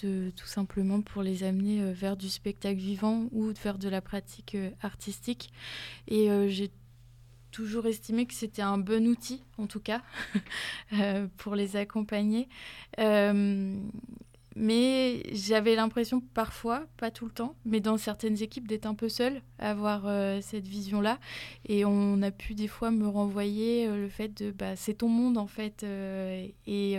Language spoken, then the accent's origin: French; Poitiers, Nouvelle-Aquitaine, France; Du coup, d'où je viens? Je viens de Poitiers.